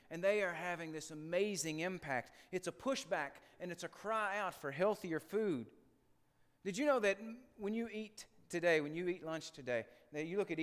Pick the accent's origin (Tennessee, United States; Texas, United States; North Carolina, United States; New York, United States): Tennessee, United States; Jamestown; In my hometown, Jamestown, Tennessee, we have one of the highest unemployment rates in the nation.